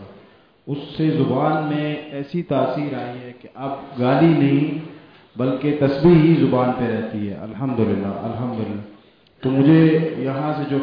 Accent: Quetta, Balochistan, Pakistan; میرا تعلق کوئٹہ سے ہے،

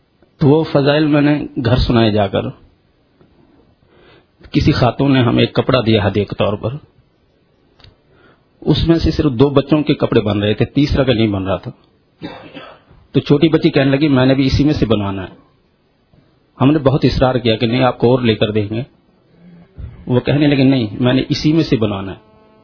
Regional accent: Narowal, Punjab, Pakistan; میں ناروال کا رہنے والا ہوں.

